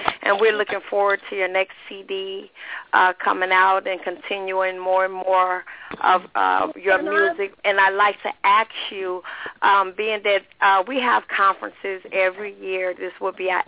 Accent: Gary, Indiana, United States; I'm from Gary, Indiana.

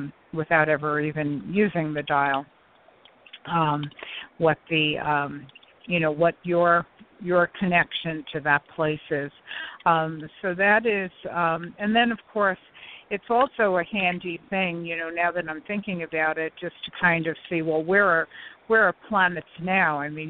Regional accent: Brooklyn, New York, United States; So Brooklyn, New York, where we're both from.

